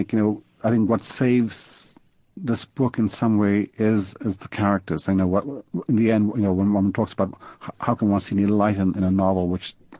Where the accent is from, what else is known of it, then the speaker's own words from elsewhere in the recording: Sri Lanka; it could describe the landscape I grew up in Sri Lanka.